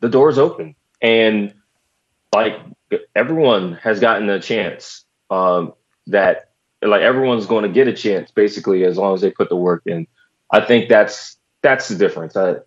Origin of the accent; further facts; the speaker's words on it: Philadelphia, Pennsylvania, United States; now in Los Angeles, United States; I'm from Philadelphia, man. I'm as I'm as far from an LA kid as you can get.